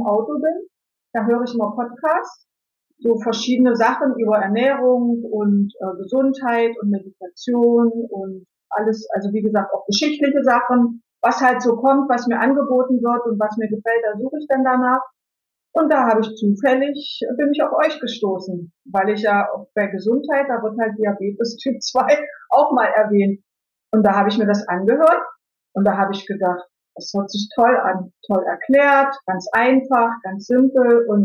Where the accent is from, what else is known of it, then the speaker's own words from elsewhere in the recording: Dessau, Saxony-Anhalt, Germany; Ja, also ich komme aus dem Osten von Deutschland, aus Dessau. Ich bin 56 Jahre alt